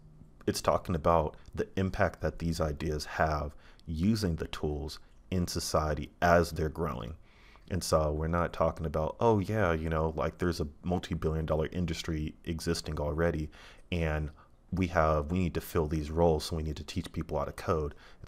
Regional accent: California, United States; I got to see some family because obviously I'm from the Bay Area

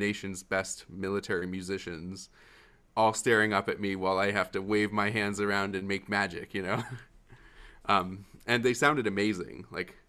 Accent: Milwaukee, Wisconsin, United States; Like my hometown in Milwaukee, most of the people who apply for the jobs in Milwaukee are from across the country or even out of the country.

